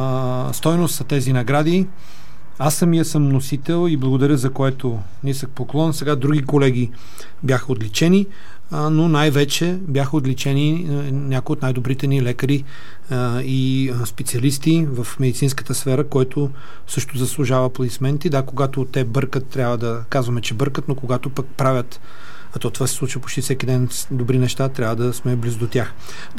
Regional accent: Northern Bulgaria, Bulgaria; особено в любимата ми Северна България, откъдето съм родом

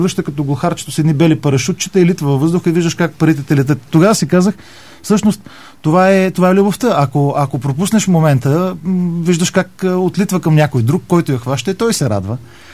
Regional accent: Bratsigovo, Pazardzhik Province, Bulgaria; Аз съм от Брацигово. Това е, да, това е близо до Пазарджик. 20 км от Пазарджик. Да, в подножието на Родопите.

